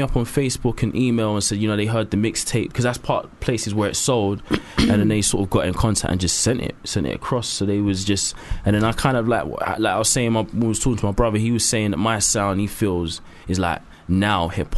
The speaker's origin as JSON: {"language": "English", "town": "Deptford", "region": "London", "country": "United Kingdom", "said": "Oh yeah, Deptford, yeah. So Deptford, mm-hmm. so southeast, you know what I mean?"}